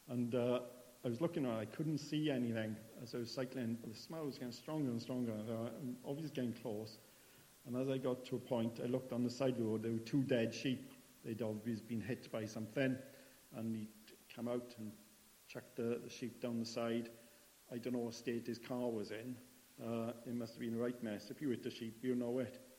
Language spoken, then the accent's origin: English; Penderyn, Wales, United Kingdom; born or raised there